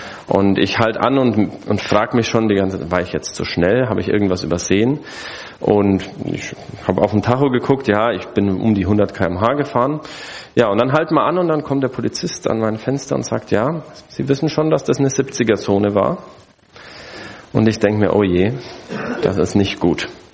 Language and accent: German; Brazil; now in Germany; Ich bin ja in Brasilien aufgewachsen, habe dort den Führerschein gemacht